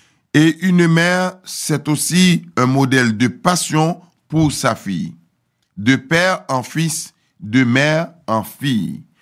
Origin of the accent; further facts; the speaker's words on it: Haiti; Moi, je viens d'Haïti, ça ne se dément pas.